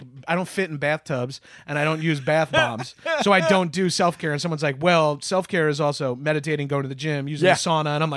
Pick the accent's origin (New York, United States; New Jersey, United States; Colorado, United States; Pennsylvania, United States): New York, United States; Long Island; It doesn't help that I'm from Long Island and you're from Australia.